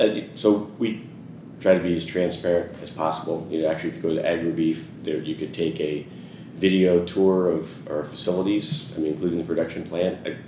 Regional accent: Idaho, United States; also born or lived in Los Angeles, United States; So, I grew up in Idaho, but I worked jobs in San Francisco, Seattle, and LA.

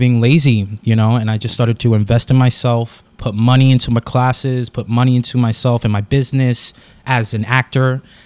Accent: New York, United States; I grew up in the Bronx, New York, in the projects.

